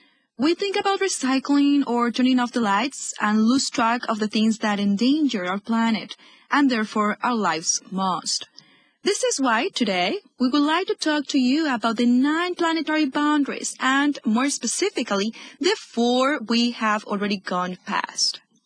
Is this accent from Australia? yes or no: no; Monterrey, Nuevo León, Mexico; I'm from Monterrey, Mexico, the border with the United States.